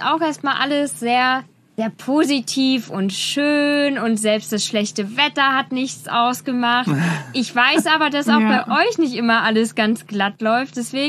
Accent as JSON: {"language": "German", "country": "Germany", "said": "es waren wir als Deutsche, dann war ein holländisches Pärchen, eine französische Familie und ein polnisches Pärchen"}